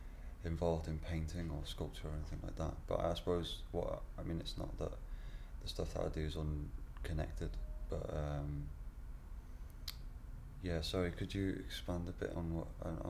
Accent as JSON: {"language": "English", "town": "Liverpool", "region": "North West England", "country": "United Kingdom", "said": "because I'm originally from Liverpool, I would like to go back there and open a gallery there."}